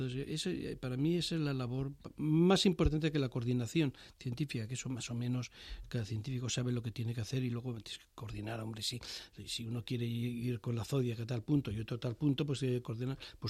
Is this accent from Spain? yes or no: yes; Madrid, Community of Madrid, Spain; yo, que soy de Madrid, meseta, que no entiendo nada de mar